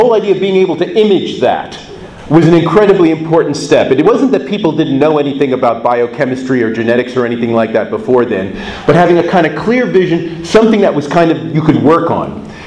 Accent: United States; I'm from the United States, and of course, we have a whole big kind of mythology surrounding the move westward across the United States, right?

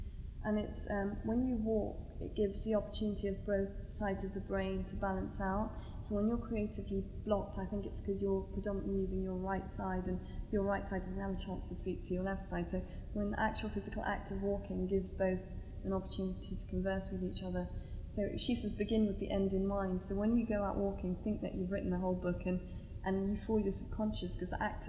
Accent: Kerala, India; I'm from Kerala, and Ayurvedic influence is a huge influence in my life

